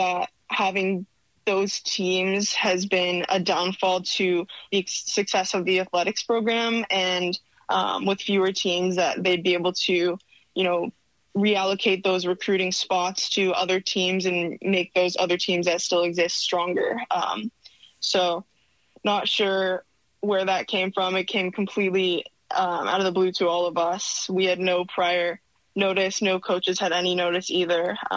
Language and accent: English; Massachusetts, United States; flying me out to tournaments in the winter because I'm from Massachusetts.